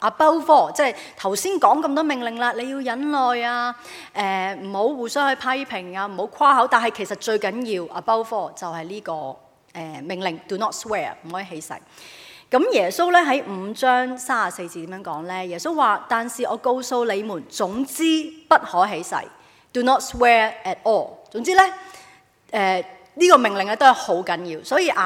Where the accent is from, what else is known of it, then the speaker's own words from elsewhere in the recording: Hong Kong; 少个，我哋香港人冇呢个文化